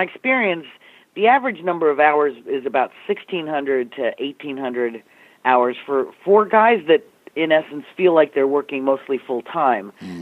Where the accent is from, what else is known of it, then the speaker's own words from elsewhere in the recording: California, United States; You know, I'm from California, and there are rules and new regulations all the time about paid sick leave